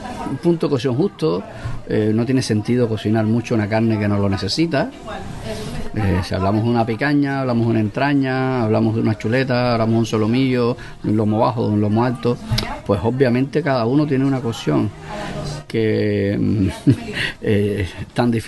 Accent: Cuba; de mi tierra natal, de Cuba

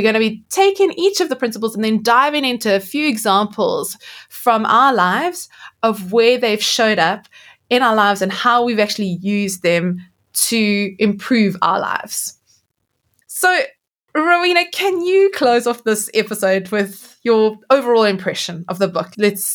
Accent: South Africa; not all the examples are totally relatable to me as like a South African, as a homeschooling mom

